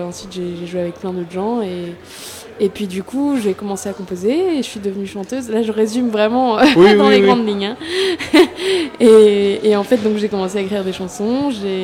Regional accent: France; also born or lived in Brazil; je suis née au Brésil, mais je suis venue en France quand j'étais enfant avec ma famille pour les études de mon père

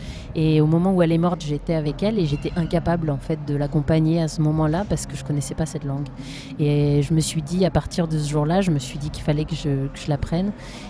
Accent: Brittany, France; born there; je suis née dans le Léon et je suis partie faire mes études à Rennes.

